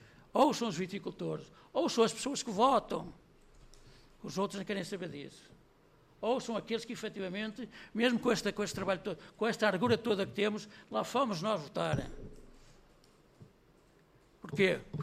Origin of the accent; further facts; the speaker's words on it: São João da Pesqueira, Norte, Portugal; vocês vão à minha terra, que era a maior freguesia do Conselho da Pesqueira, a maior freguesia vinheteira do país